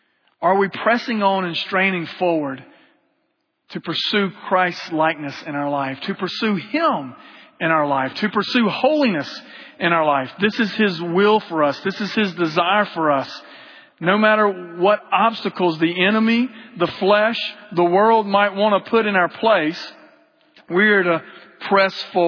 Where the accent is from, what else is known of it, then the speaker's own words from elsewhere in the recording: Georgia, United States; We're transplants from Georgia, so we're Georgia fans.